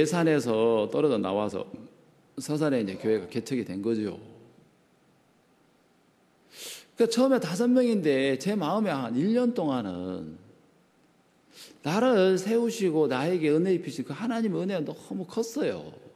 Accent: South Korea; 내가 한국에서 온 사역자로

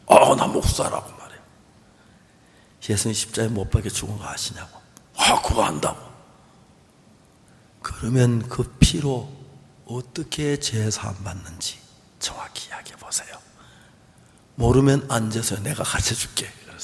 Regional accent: Seonsan, North Gyeongsang, South Korea; 저희들 있는 고향이 경북 선산인데요.

